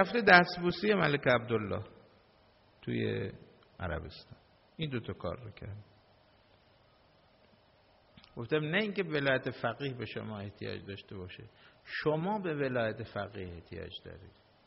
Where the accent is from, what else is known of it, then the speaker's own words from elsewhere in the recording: Iran; فهمیدن ما ایرانی هستیم